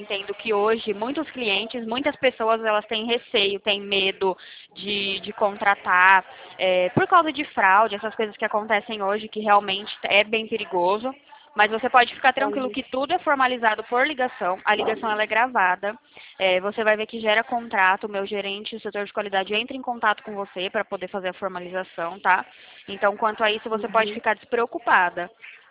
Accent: Sumaré, São Paulo, Brazil; Eu sou aqui de Sumaré, interior de São Paulo.

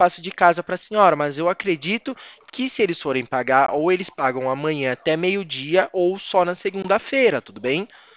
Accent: Itu, São Paulo, Brazil; Consultor financeiro. Trabalho na empresa Poupacred e sou da cidade de Itu

